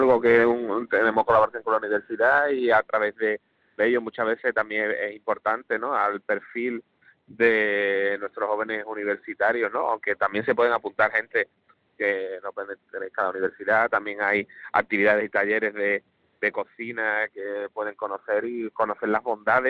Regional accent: Cádiz, Andalusia, Spain; nosotros como gaditanos y gaditanas conozcamos y le tengamos cierto orgullo

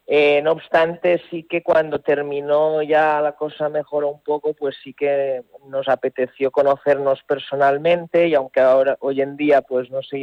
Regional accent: Barcelona, Catalonia, Spain; now in Seville, Spain; yo soy de Barcelona, aunque llevo ya casi 10 años en Sevilla por motivos profesionales, el acento no lo pierdo.

